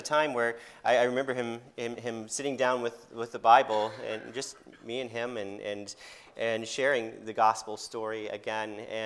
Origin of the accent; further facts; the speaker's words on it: Kansas, United States; now in Michigan, United States; I grew up in Kansas, so it's a long way from where I am now, living in Michigan, but grew up in Kansas.